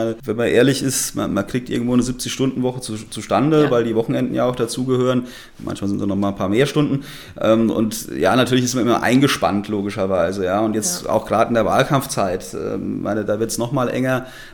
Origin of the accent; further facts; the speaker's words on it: Hesse, Germany; Bin ja dort geboren im Taunus